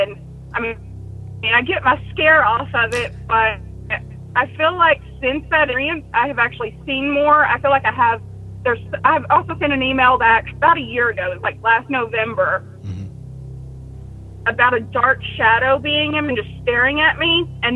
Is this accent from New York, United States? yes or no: no; Batesville, Arkansas, United States; now in Bentonville, United States; I'm from Bentonville, Arkansas. Okay. And so I am from over in northeast Arkansas, over in a town called Batesville originally.